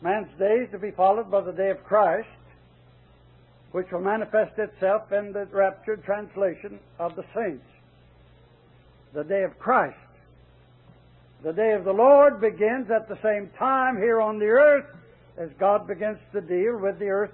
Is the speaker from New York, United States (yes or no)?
no; Tennessee, United States; They found out I was from Tennessee.